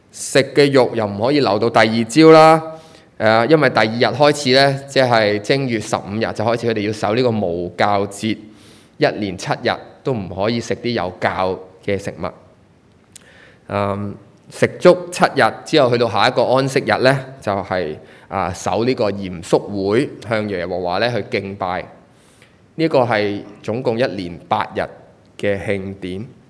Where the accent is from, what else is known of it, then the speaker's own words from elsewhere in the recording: China; 其实跟我们中国人我们守农历新年其实都有少少的来到去相似。